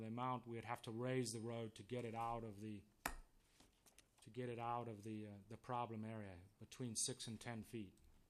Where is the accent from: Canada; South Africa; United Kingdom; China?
United Kingdom; England; now in United States; I'm originally from England. Actually had the honor to become a U.S. citizen last week.